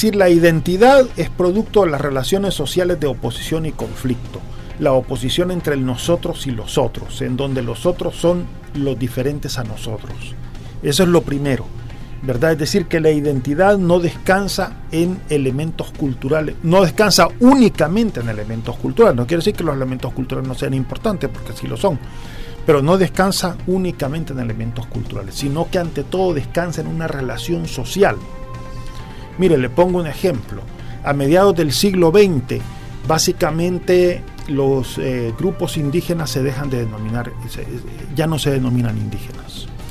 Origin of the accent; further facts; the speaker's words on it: El Salvador; Tenemos una identidad nacional, digamos, somos salvadoreños.